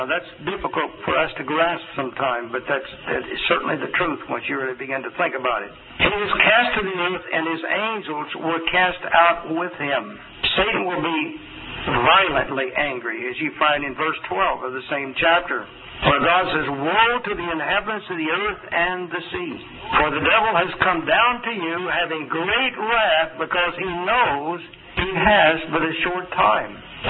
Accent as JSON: {"language": "English", "region": "Oklahoma", "country": "United States", "tie": "born or raised there", "said": "like I grew up in Oklahoma, on the pastures or wherever"}